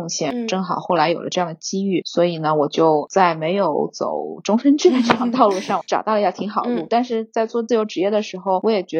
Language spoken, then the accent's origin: Chinese; China